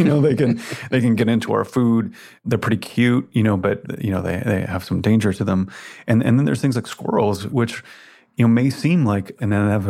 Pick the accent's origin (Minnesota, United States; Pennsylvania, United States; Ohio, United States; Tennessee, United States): Tennessee, United States; Memphis; I spent a lot of time growing up in Memphis, Tennessee, and the streets are kind of muddy brown.